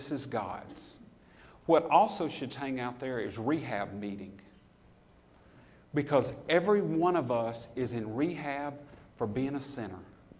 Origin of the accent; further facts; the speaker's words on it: Deep South, United States; You see, I was raised in the Deep South, and I'm a gentleman.